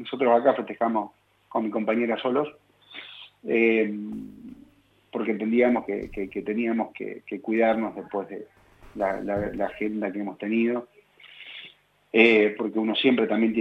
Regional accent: Argentina; Somos argentinos y nunca nos rendimos.

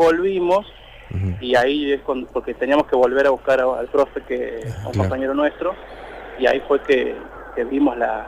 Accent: Córdoba, Argentina; yo me asusté, vengo de Córdoba, donde las manifestaciones no terminan así

